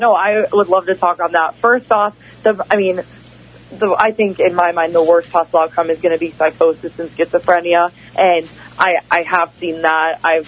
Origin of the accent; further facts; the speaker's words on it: Wisconsin, United States; born or raised there